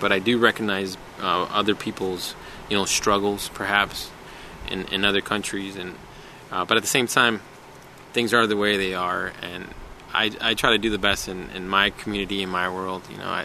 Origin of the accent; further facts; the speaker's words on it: United States; I'm just grateful that I'm an American.